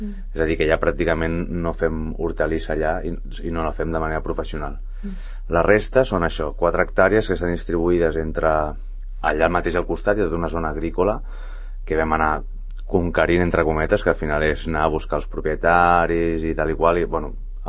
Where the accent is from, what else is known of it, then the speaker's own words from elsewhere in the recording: Sant Cugat del Vallès, Catalonia, Spain; jo vaig néixer aquí a Sant Cugat, un any abans de que tanquessin el celler cooperatiu, el 86. Però em vaig criar des dels 5 anys a Mirasol, ben a prop de Valldoreix, en un moment on els carrers estaven sense asfaltar